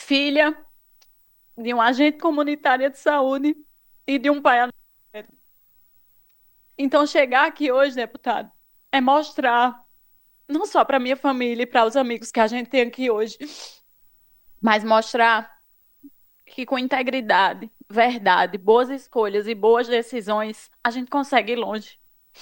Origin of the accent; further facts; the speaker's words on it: Campina Grande, Paraíba, Brazil; born there; Eu sou nascida em Campina Grande